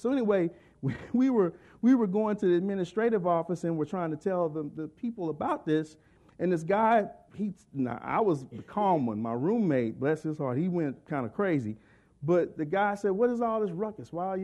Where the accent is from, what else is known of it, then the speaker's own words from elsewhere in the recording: Texas City, Texas, United States; You know, I'm from Texas City, Texas, originally. I went to Lamarck High School, which is Lamarck and Texas City.